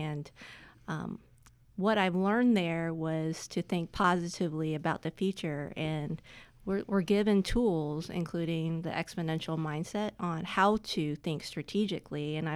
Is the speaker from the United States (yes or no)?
yes; Tallahassee, Florida, United States; also born or lived in California; I was born and raised in Tallahassee and went through the Leon County school systems, went over to UC Berkeley for college, and came back home to help my father in his business, Golden Lighting.